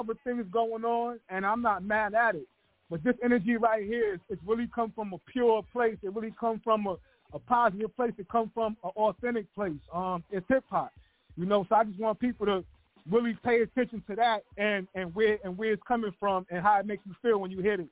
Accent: New York City, New York, United States; I'm born and raised in South Jamaica, Queens, New York City. Queens always been like the underdog of New York City.

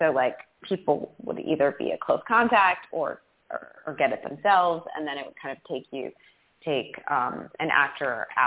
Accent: East Coast, United States; now in New York, United States; I mean, I grew up on the East Coast. I have been in New York for like 20 years, and so it's just where I live

